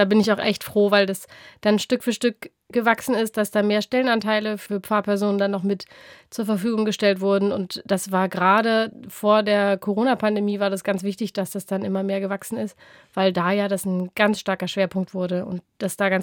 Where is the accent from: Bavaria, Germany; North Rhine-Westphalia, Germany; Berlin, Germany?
Berlin, Germany; Ich bin in Berlin aufgewachsen, in Nordberlin, in Pankow und war dort sowohl in der landeskirchlichen Gemeinde als auch in der Stadtmissionsgemeinde.